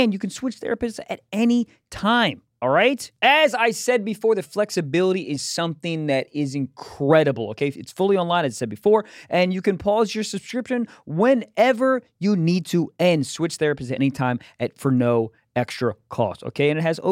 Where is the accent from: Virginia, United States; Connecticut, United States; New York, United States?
Connecticut, United States; Sanford; also born or lived in Jacksonville; my hometown, Sanford, Connecticut.